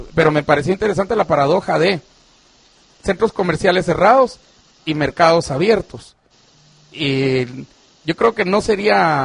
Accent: Chimaltenango, Guatemala; Y voy a ver el mercado de mi pueblo en Chimaltenango.

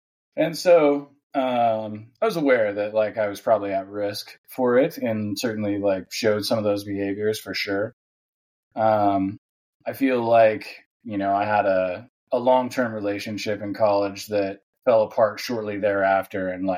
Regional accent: Ventura, California, United States; now in Danville, United States; I live in Danville, California. I'm a California native. I grew up in Ventura, California, in SoCal. Went to Ventura High.

